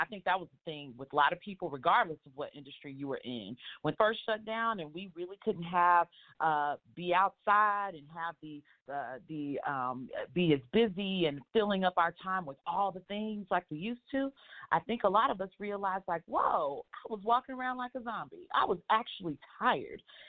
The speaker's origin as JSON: {"language": "English", "region": "Texas", "country": "United States", "said": "I'm from Texas, so you know we love Mexican food."}